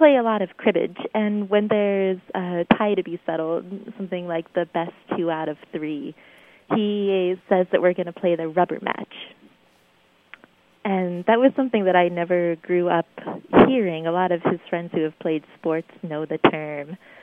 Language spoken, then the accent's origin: English; Pennsylvania, United States; I grew up in Pennsylvania, and he grew up in West Iowa.